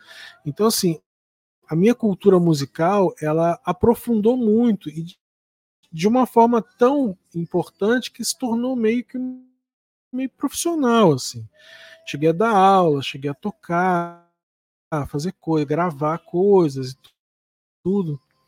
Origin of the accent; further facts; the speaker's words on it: Rio de Janeiro, Brazil; Eu nasci em Madureira, eu morava ali na região do samba